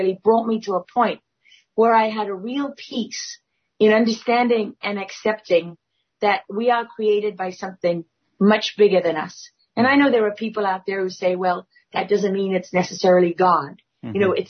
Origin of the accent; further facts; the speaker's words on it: South Africa; growing up in South Africa under apartheid, there were people that were behind bars because of the color of their skin